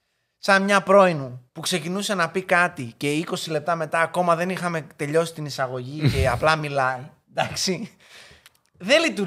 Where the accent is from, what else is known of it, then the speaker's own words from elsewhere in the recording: Greece; Εγώ λοιπόν, σαν Έλληνας που αντιλαμβάνομαι τα ελληνικά.